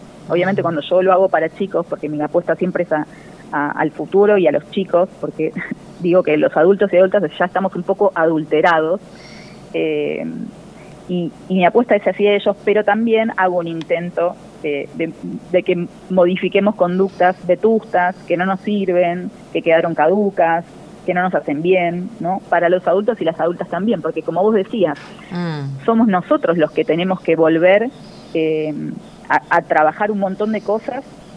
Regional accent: Argentina; recién en julio se publicó en Argentina, que yo decía, ¿cuándo lo voy a poder publicar en mi país, digamos?

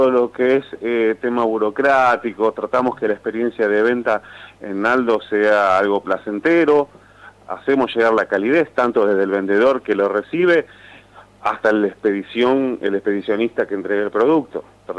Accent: Fray Luis Beltrán, Santa Fe, Argentina; bueno, yo que soy de Fray Luis Beltrán

